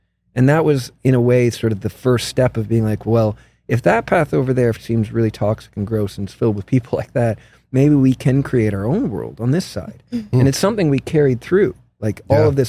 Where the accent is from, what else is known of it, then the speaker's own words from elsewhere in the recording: Ajax, Ontario, Canada; now in Manhattan, United States; living in this cool apartment in Manhattan. Like I'm from Ajax.